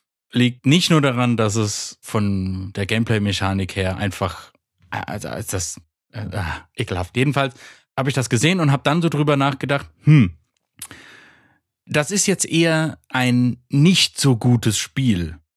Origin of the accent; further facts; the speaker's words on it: Frankfurt, Hesse, Germany; Ich komme aus Frankfurt